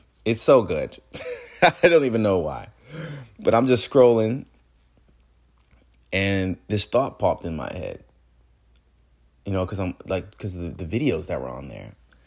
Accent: England, United Kingdom; and they find out I'm English, they want to speak English.

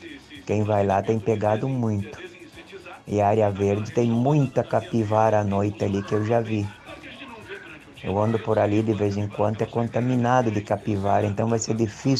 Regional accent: Concórdia, Santa Catarina, Brazil; do Amizade. Sou natural de Concórdia.

